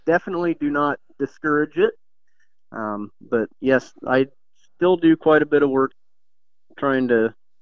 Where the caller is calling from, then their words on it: Iowa, United States; Southeast Iowa.